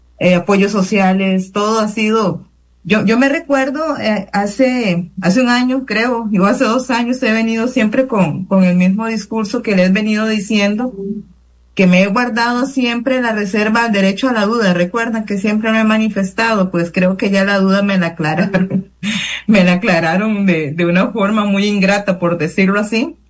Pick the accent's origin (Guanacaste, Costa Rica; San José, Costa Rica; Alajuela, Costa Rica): Guanacaste, Costa Rica; Nicoya; al menos en mi territorio, soy de Nicoya, ¿verdad?